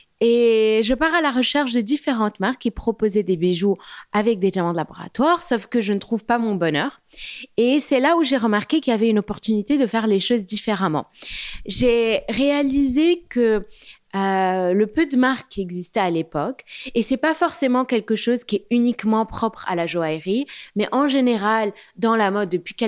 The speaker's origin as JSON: {"language": "French", "town": "Beirut", "region": "Beirut Governorate", "country": "Lebanon", "tie": "born or raised there", "moved": "as an adult", "lives_now": "France", "said": "Alors, j'ai grandi à Beyrouth jusqu'à l'âge de 18 ans."}